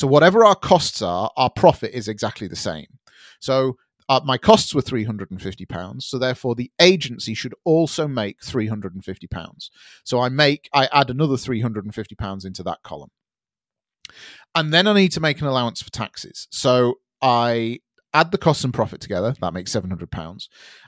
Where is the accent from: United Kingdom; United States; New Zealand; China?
United Kingdom; I'm very British like that.